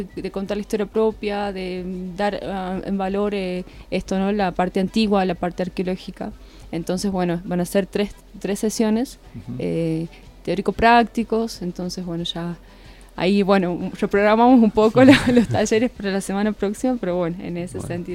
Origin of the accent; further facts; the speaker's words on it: Amaicha del Valle, Tucumán, Argentina; Yo de los Valles Calchaquíes, de Amaicha del Valle.